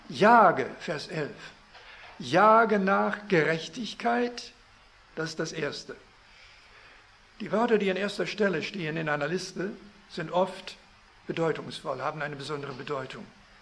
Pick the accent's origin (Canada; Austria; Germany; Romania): Canada; ich bin in Kanada aufgewachsen, aber meine Muttersprache ist Deutsch